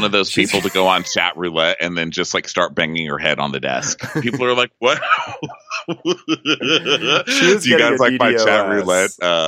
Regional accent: the South, United States; I'm totally fine with being fake. I'm from the South.

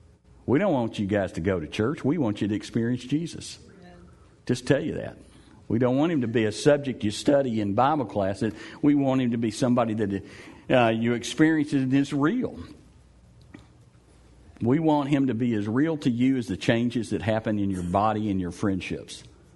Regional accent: Texas, United States; I'm from Texas. I know these things.

